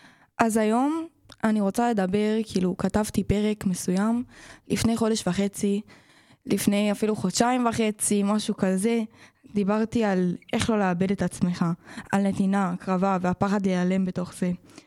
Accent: Ra'anana, Central District, Israel; אני בת 16, אני מרעננה.

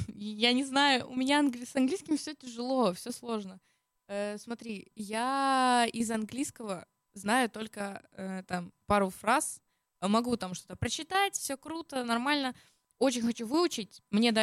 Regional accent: Odesa, Odesa Oblast, Ukraine; Я из Одессы, как и Давид. Мы с одного города, с одной улицы.

